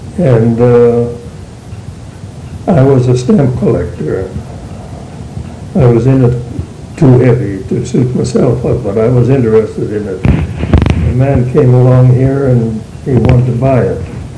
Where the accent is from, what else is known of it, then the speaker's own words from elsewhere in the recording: Janesville, United States; born there; I was born in Janesville Township, about 4 miles northeast of Janesville.